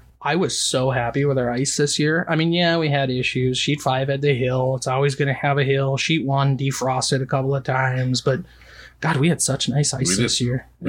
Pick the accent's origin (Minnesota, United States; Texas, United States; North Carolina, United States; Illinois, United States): Minnesota, United States; Yeah, so the Polish tradition that I know, because I'm from Minnesota